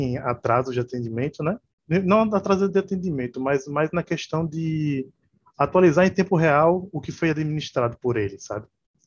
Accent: Northeast Region, Brazil; tenho 25 anos, moro aqui em Aracaju, Sergipe, nordestino

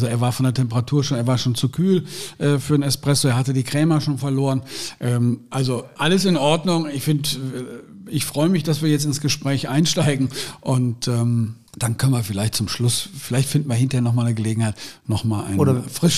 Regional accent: Cologne, North Rhine-Westphalia, Germany; Also ich bin gebürtiger Kölner aus der Südstadt, also hier die Ecke rum.

